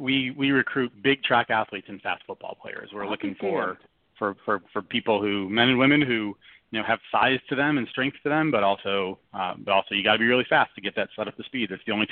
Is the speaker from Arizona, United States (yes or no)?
no; Buffalo, New York, United States; Growing up and born and raised in Buffalo, played soccer and track growing up